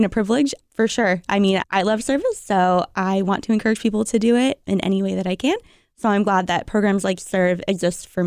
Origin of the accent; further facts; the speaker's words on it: Fresno, California, United States; And I was born and raised in Fresno, so I've been here my whole life.